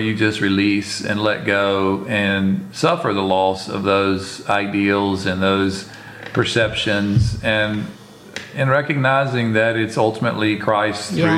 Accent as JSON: {"language": "English", "country": "South Africa", "said": "I've got to lose that. I've got to lose ever being South African."}